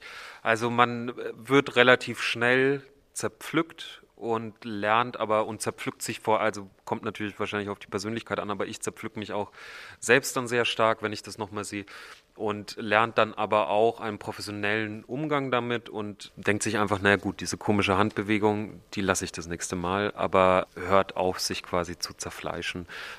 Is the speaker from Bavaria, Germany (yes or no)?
yes; Bavaria, Germany; hier einfach in meiner Heimat in Franken den ganzen Tag zu beobachten, was passiert und dann das für die Heimat, für die Region am Abend präsentieren zu können